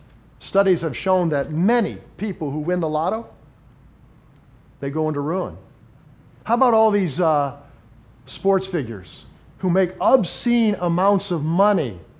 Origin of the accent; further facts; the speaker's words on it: United States; by virtue that we are American citizens makes us richer than 90% of the rest of the world.